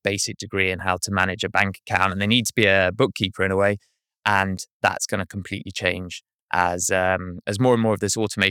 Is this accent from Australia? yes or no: no; United Kingdom; now in New Zealand; I'm British